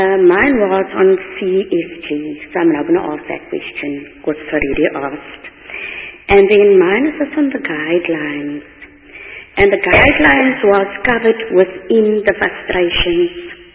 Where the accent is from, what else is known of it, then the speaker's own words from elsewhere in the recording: Eastern Cape, South Africa; because like I come from the Eastern Cape